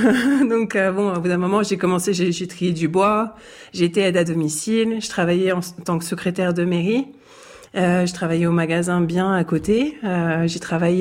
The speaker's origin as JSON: {"language": "French", "town": "Neuilly-sur-Seine", "region": "Île-de-France", "country": "France", "tie": "born there", "also_born_or_lived": "Paris", "said": "je suis née en région Paris. Je suis née à Neuilly-sur-Seine. Et après, en fait, on a vécu 25 ans à Paris, dans le 16e. Et mes parents, en fait, avaient une résidence secondaire ici."}